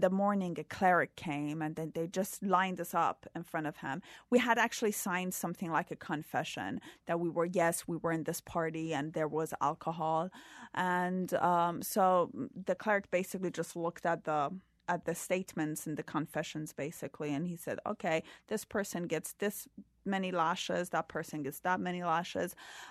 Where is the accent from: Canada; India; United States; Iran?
Iran; moved away as an adult; Well, you know, I left Iran in 2009, but until then, when I was younger and, you know, a teenager or in my early 20s and I was really rebellious